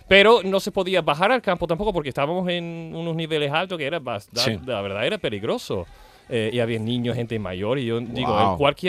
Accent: Spain; Demasiado buenos somos los españoles.

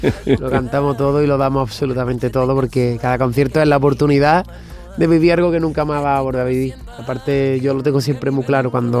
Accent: Rota, Andalusia, Spain; me estoy mudando ahora mismo para otra casa donde voy a empezar a vivir dentro de un mes. O sea que se ve que voy a seguir allí en mi pueblo. Me gusta vivir en Rota, me gusta estar cerquita de mi familia

